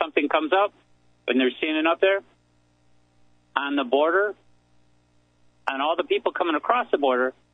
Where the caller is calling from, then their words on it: Illinois, United States; I'm from the People's Republic of Illinois.